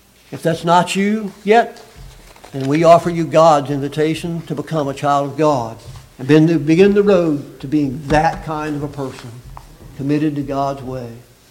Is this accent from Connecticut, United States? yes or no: no; Texas, United States; I hadn't even been there, actually, growing up in Texas